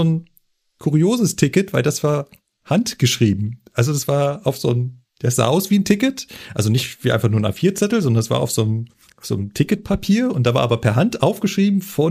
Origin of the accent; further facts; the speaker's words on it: Berlin, Germany; ich bin ja eigentlich Berliner und habe mich in München beworben, habe damals ja auch noch in Berlin gewohnt